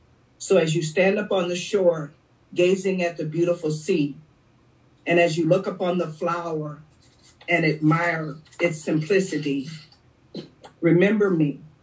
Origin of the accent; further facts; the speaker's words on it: East St. Louis, Illinois, United States; Growing up in East St. Louis, we didn't hit the clubs until 11 o'clock at night